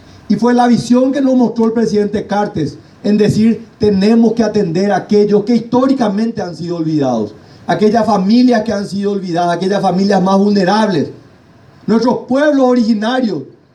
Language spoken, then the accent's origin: Spanish; Paraguay; nosotros los paraguayos, este departamento que es la cuna de la cultura y que nos sentimos orgullosos como paraguayos de tener esto